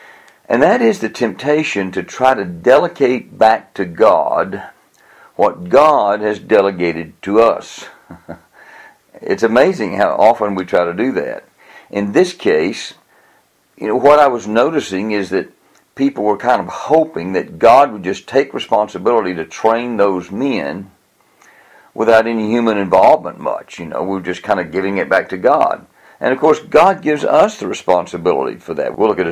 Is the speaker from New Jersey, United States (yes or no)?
no; Tennessee, United States; When Vicki and I moved to East Tennessee, back to my hometown in early 1999